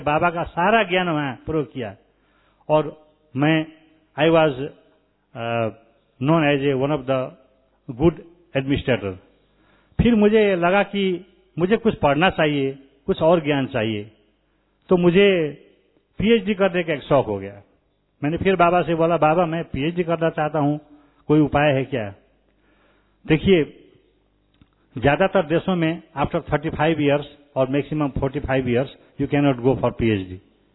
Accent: Nepal; Hindi is a second language; मैं भी नेपाल से आ गया.

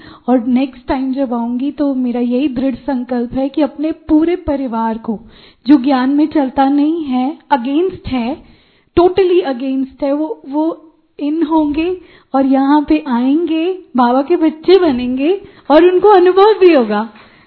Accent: Bihar, India; और हम सब पश्चिम बिहार से हैं

